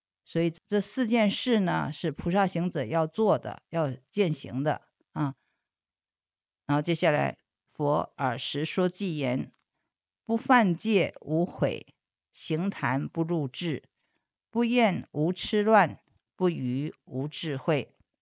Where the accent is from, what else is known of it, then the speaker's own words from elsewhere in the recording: China; 所谓我们中国人说的中庸之道